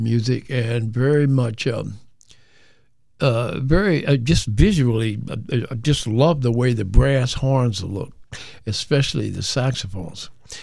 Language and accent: English; Detroit, Michigan, United States; also born or lived in Joplin, Missouri; In 1939, and I moved to Detroit in 1948.